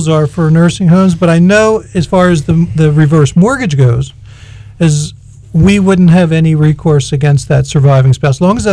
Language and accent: English; Philadelphia, Pennsylvania, United States; No. I'm from Philly. I don't know anything about Florida.